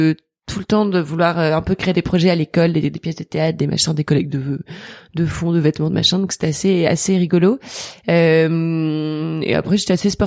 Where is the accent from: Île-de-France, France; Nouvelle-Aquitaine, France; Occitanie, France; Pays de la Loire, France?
Occitanie, France; Toulouse; J'ai grandi à Toulouse. J'ai toujours grandi à Toulouse, et ma famille vient de Lille à l'origine. Donc tous mes cousins, mes grands-parents, enfin tout le monde est à Lille, mais on a bougé pour le boulot de mon père quand moi j'avais un an, je pense, et donc j'ai toujours vécu à Toulouse